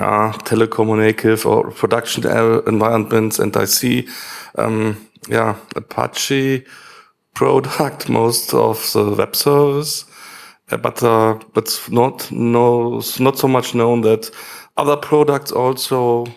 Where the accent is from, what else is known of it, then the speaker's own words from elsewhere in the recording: Cologne, North Rhine-Westphalia, Germany; I come from Cologne